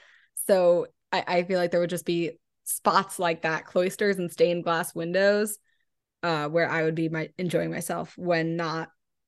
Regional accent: New York City, New York, United States; growing up in New York City and as a Harry Potter fan

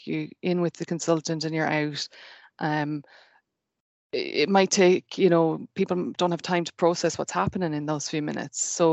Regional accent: Ireland; moved away as an adult; now in Scotland, United Kingdom; I'm Irish.

